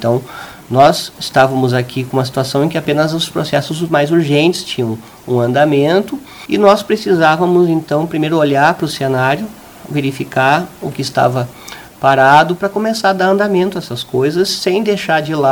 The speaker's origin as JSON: {"language": "Portuguese", "town": "Carazinho", "region": "Rio Grande do Sul", "country": "Brazil", "tie": "born or raised there", "said": "Eu sou natural de Carazinho, aqui do lado."}